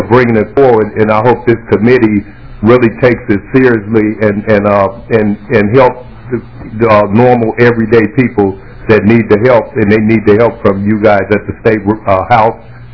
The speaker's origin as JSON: {"language": "English", "town": "Minneapolis", "region": "Minnesota", "country": "United States", "said": "I'm from Minneapolis"}